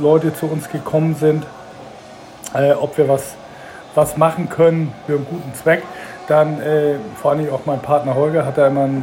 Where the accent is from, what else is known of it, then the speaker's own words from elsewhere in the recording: Wacken, Schleswig-Holstein, Germany; Also wir sind Schleswig-Holsteiner Jungs, kommen aus Wacken.